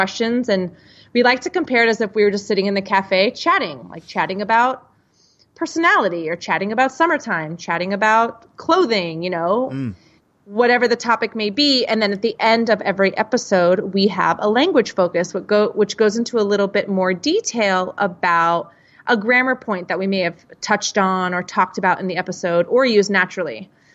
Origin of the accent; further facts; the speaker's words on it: United States; So Dan and I created English Across the Pond because I am from the States. He's from the UK, American English for me, British English for him.